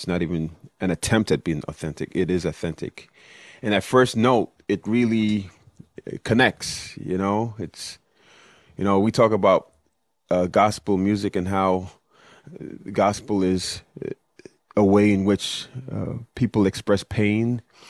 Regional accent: Brooklyn, New York, United States; And I came down here from Brooklyn, New York City, and to Florida.

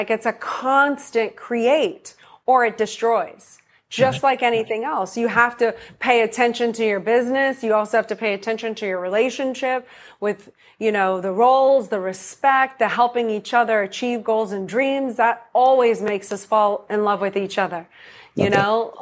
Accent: New Orleans, Louisiana, United States; And I'm from New Orleans, so there's that.

